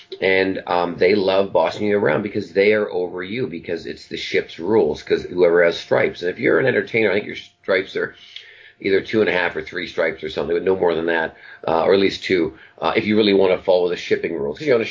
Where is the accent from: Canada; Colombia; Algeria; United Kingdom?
Canada; Vancouver, British Columbia; now in United States; we're both Canadian from Vancouver and all that. And we never knew each other in Vancouver.